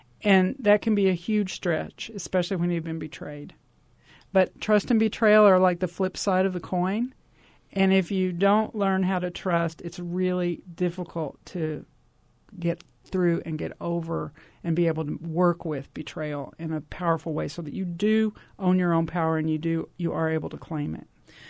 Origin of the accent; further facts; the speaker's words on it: Texas, United States; as they say from Texas, where I grew up in Texas, you can't get water from an empty well.